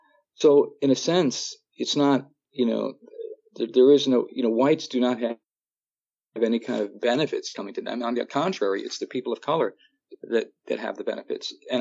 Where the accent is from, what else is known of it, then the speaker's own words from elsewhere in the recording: Midwest, United States; I grew up in the Midwest, I think, too, and I was surrounded by, you know, we called them Hoosiers and rednecks